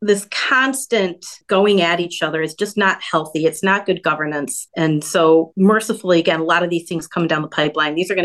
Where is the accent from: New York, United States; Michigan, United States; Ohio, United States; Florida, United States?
Michigan, United States; Northville; I'm from Northville. That hospital in Northville was closed.